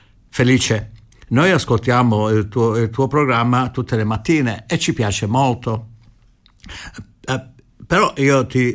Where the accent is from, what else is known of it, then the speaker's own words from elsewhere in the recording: Australia; parlo l'inglese meglio dell'italiano, però sono cresciuto qui in Australia, sono venuto da giovane